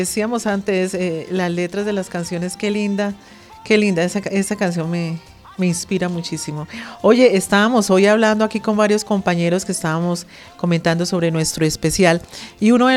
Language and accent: Spanish; Colombia; somos colombianos